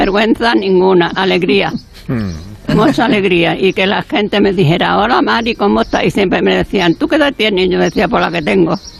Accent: Marchena, Andalusia, Spain; born there; Yo nací en Marchena y el que me bautizó fue

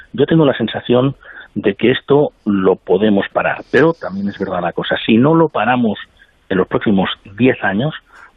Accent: Campo, Aragon, Spain; born there; mi pueblo, Campo Reig, en la provincia de Huesca, la casa que yo nací la han convertido en una casa rural y cuando voy a mi pueblo duermo en la habitación.

